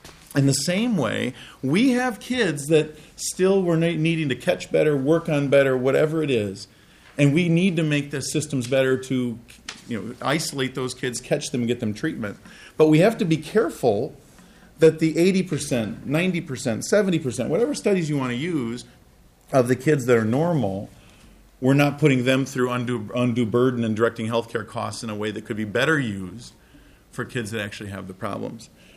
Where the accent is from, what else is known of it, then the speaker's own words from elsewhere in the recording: Minnesota, United States; I grew up in Minnesota. My dad was an elementary school teacher.